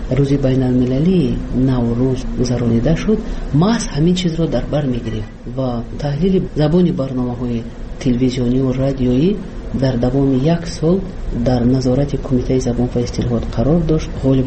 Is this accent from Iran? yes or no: no; Tajikistan; first language Tajik; این علاقه از نگاه قانونگذاری جمهوری تاجیکستان تحقیر نسبت به زبان من است، زبان مادری من است